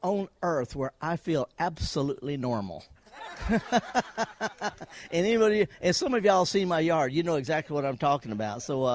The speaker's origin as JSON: {"language": "English", "region": "Mississippi", "country": "United States", "said": "through all kinds of weather in the Delta. And, you know, we can have some pretty severe weather. I'm from the Delta."}